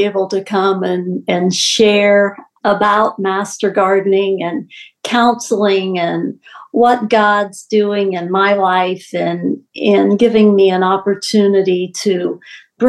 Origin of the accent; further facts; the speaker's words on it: Portsmouth, Ohio, United States; I grew up in Portsmouth. I've always lived in Scioto County. I grew up in church.